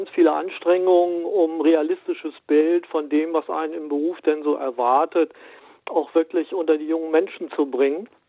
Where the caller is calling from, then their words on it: Lower Saxony, Germany; guten Tag. Ich komme mitten aus der Lüneburger Heide